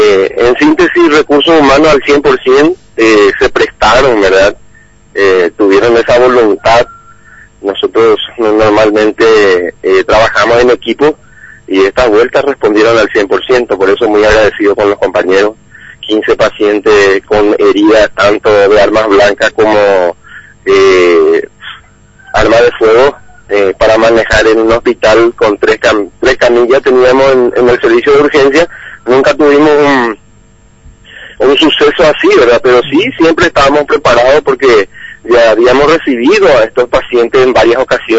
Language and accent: Spanish; Paraguay; como los paraguayos decimos, todo está bien siempre